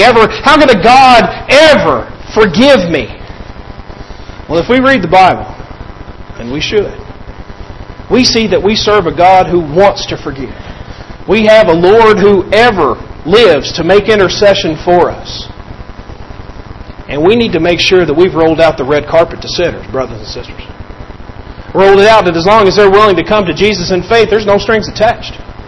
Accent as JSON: {"language": "English", "region": "Kentucky", "country": "United States", "tie": "born or raised there", "said": "I grew up in Kentucky and my granddaddy's farm was up a holler."}